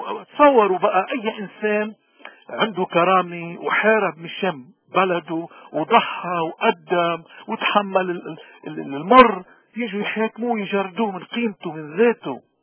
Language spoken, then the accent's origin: Arabic; Lebanon; نحن كمواطنين لبنانيين بدنا نعرف قيمة وطننا